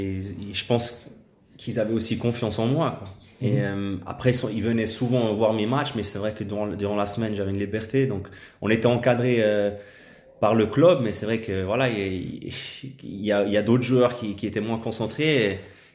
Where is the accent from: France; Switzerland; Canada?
Switzerland; j'ai montré que c'était possible, justement, en tant que Suisse, d'évoluer en tant que titulaire à l'étranger dans un grand championnat